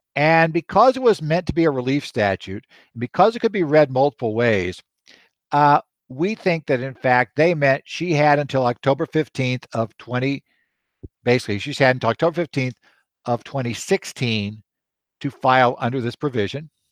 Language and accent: English; Arizona, United States; I follow discussions on Connect sites for New Jersey and Minnesota, along with my home state of Arizona.